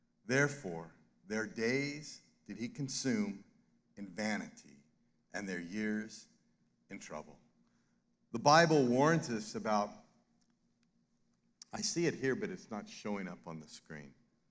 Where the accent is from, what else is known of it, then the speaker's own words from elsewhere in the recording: Lake Havasu City, Arizona, United States; I'm from Lake Havasin City, for some.